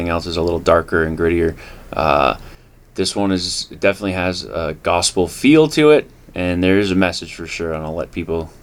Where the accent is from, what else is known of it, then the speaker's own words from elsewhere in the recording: Fishing Lake Métis Settlement, Alberta, Canada; moved away as an adult; I grew up on Fishing Lake Métis Settlement. Spent my whole life there, really. I moved away to play junior hockey after high school.